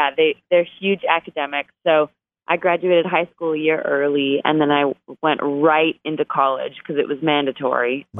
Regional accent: Canada; So I'm Canadian, and I didn't have a visa the first time I came down to Nashville.

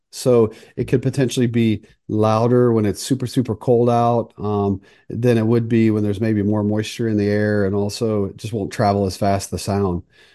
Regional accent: Southern United States, United States; So I grew up in the South.

